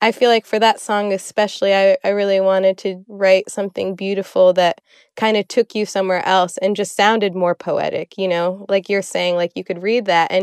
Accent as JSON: {"language": "English", "region": "Michigan", "country": "United States", "said": "And we're both from Michigan, and which has a very large Middle Eastern population, especially an Arab population."}